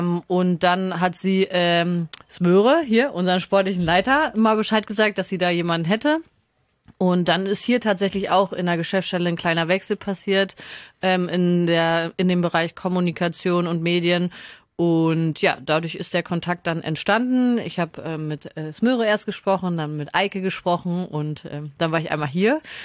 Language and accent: German; Berlin, Germany; moved away as an adult; also born or lived in Blomberg; Also ich komme ja eigentlich aus Berlin, bin da geboren und war da auch bis ich 20 geworden bin. Bin dann erst nach Blomberg gegangen